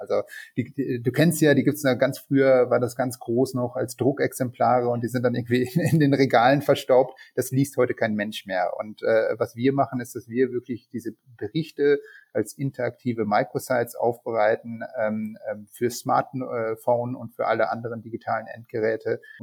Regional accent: Münster, North Rhine-Westphalia, Germany; now in Vienna, Austria; Also wie man schon hört, ich bin kein gebürtiger Wiener. Ich komme aus Münster.

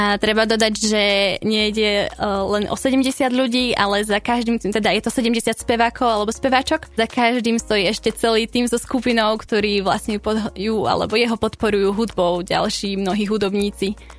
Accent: Banská Bystrica Region, Slovakia; Ja pochádzam presne z Čechánok, čo je tak už vlastne oproti Polane, ale taktiež sa ešte môže rátať do Podpoľania.

